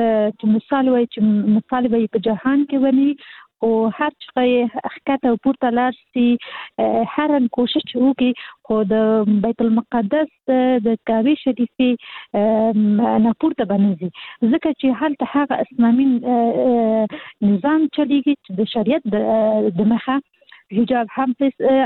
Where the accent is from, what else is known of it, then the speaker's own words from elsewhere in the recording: Kabul, Afghanistan; هغه مېرمنې چې زه حاصلي د کابل یم